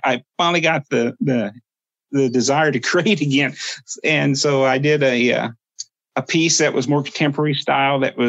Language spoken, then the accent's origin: English; Southeastern United States, United States; So a lot of times when I produce work on my people in the Muskogee, we're Southeastern Indian.